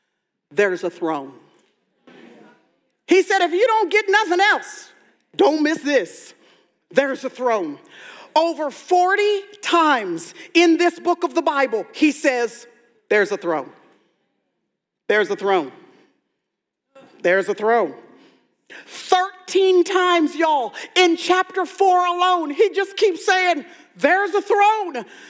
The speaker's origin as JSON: {"language": "English", "region": "Texas", "country": "United States", "said": "I'm from Texas, I say y'all."}